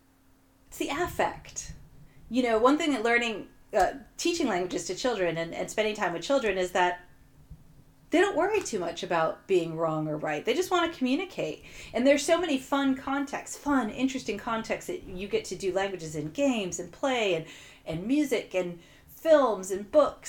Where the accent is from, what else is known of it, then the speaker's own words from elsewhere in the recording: United States; now in United Kingdom; I'm from the United States and I live in the UK.